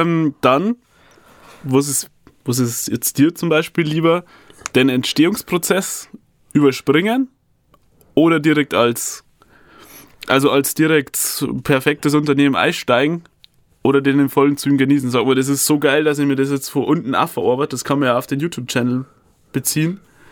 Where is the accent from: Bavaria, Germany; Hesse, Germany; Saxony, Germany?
Bavaria, Germany; Spiegelau; Wenn wir dann aus der Region kommen, wie ich komme aus Spiegelau